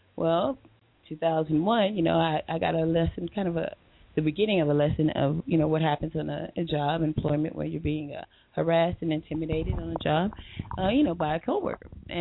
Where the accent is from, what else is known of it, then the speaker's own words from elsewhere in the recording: Compton, California, United States; Went to Eugene Shelley Compton, grew up there as a young girl.